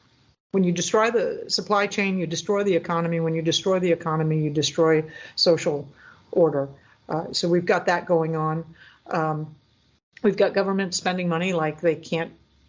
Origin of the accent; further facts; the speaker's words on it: Florida, United States; I love the tropics. I grew up in South Florida, so heat and humidity and insects and all that, or I'm comfortable with hurricanes, right?